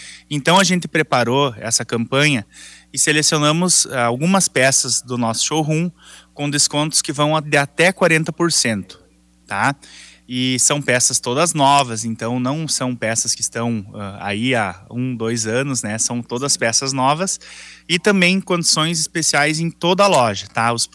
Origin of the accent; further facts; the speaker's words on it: Santa Rosa, Rio Grande do Sul, Brazil; now in Ijuí, Brazil; eu me mudei para cá, né? Então, sou de Santa Rosa, mas estou ijuiense no momento.